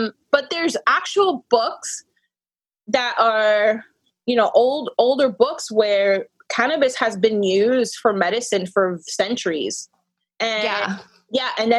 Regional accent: New Jersey, United States; Because I literally born and raised in New Jersey.

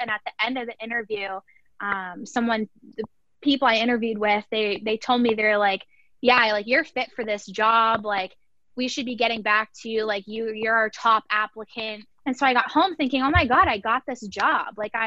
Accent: Maine, United States; moved away as an adult; now in North Carolina, United States; We are originally from Maine. So 14-hour move down to North Carolina.

